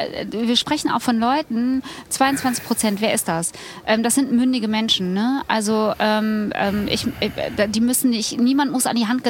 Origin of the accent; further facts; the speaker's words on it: North Rhine-Westphalia, Germany; Sprechen wir über als Westfälin?